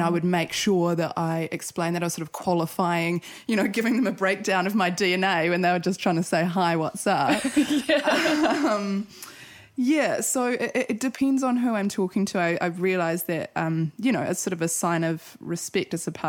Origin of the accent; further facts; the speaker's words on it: Gisborne, New Zealand; born there; I was born in Gisborne and then my parents lived in a house truck until I was about four. And before I was 16, I think I lived in 20 different houses moving around with them.